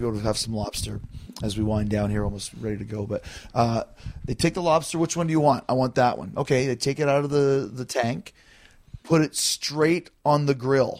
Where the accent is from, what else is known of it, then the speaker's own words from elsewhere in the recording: Canada; When I grew up in Canada